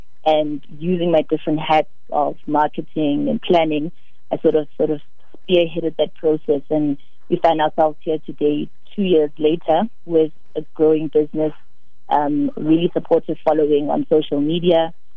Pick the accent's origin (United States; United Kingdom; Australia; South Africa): South Africa; Soweto, Gauteng; I'm born and raised in Soweto